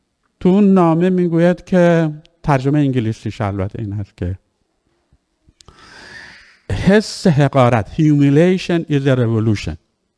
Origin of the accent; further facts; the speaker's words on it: Iran; من به عنوان یک ایرانی